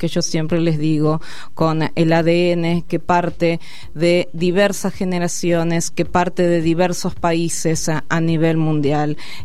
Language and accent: Spanish; Carlos Casares, Buenos Aires Province, Argentina; soy de Carlos Casares, del interior de la provincia de Buenos Aires.